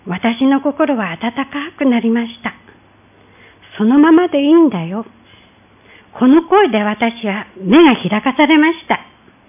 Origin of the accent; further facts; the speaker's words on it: Hirosaki, Aomori, Japan; born there; moved away as an adult; now in Hitachi, Japan; 私は青森県弘前市に生まれ、結婚して北関東の茨城県日立市に住んでいます。